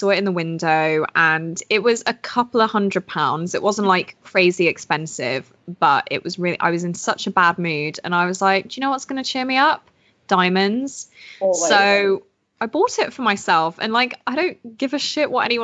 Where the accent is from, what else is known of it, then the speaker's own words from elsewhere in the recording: United Kingdom; because we're so British about money